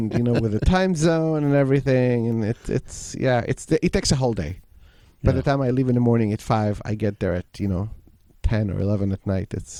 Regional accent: Israel; moved away as an adult; So I was born in Israel, grew up there until I was 18.

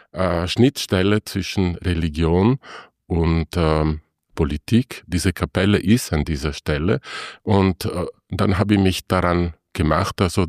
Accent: Trentino-Alto Adige, Italy; German is a second language; Ich komme aus dem Trentino noch dazu.

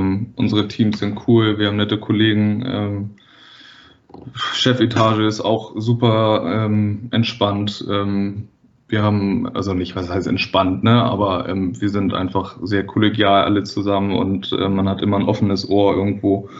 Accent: Hamburg, Germany; born there; Ich bin in Hamburg geboren, ich bin halb Schweizer, ja, okay. Aber ich bin in Hamburg geboren trotzdem.

